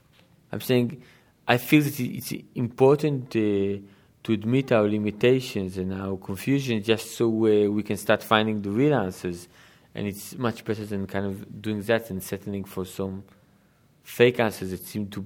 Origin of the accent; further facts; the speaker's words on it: Israel; growing up in Israel at the Zionist time